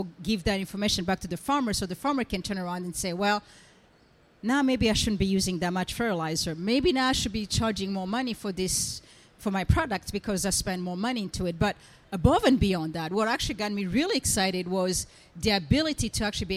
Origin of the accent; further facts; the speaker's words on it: Burundi; now in United States; I am from Burundi. If some of you don't know, I'm American, but also I am from Burundi